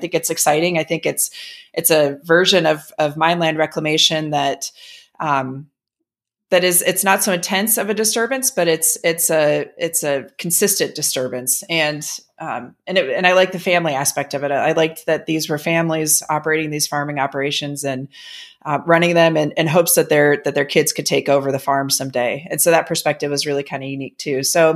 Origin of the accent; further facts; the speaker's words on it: Ohio, United States; I grew up outside of Cleveland, Ohio, and about as suburbs as you can get.